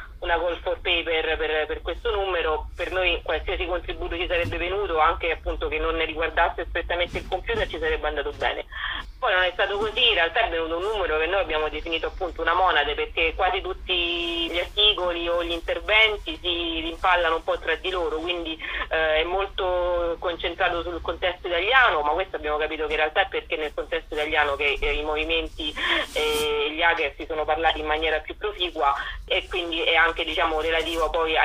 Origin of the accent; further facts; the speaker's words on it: Rome, Lazio, Italy; io sono romana